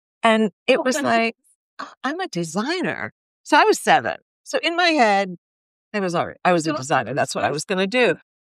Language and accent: English; Ohio, United States; I grew up in Plato, Ohio. I had a great museum and my mom used to take me there.